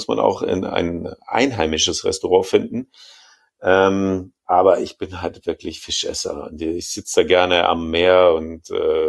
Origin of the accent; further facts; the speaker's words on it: Inning am Ammersee, Bavaria, Germany; Naja, ich bin ja in Inningen am Ammersee aufgewachsen